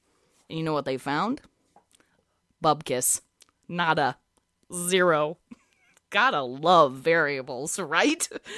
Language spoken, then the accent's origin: English; Portland, Oregon, United States; the world's largest superhero pub crawl that took place in my hometown of Portland, Oregon.